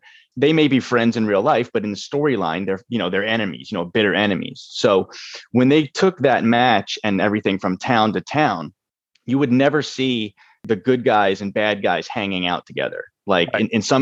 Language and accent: English; Northeast, United States; My dad, you know, when we grew up in the Northeast, so my dad and uncle would go catch the matches sometimes.